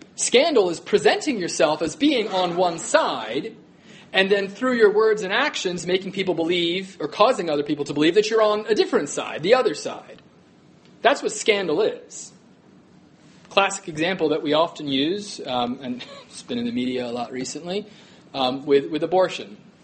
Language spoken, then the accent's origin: English; Washington, District of Columbia, United States; came to my hometown, Washington, D.C.